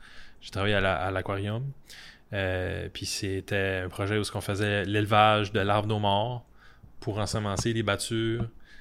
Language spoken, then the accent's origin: French; Paquetville, New Brunswick, Canada; Je me présente … Je suis une personne originaire de la péninsule acadienne. Et oui, je suis un Acadien dans la Briennerie.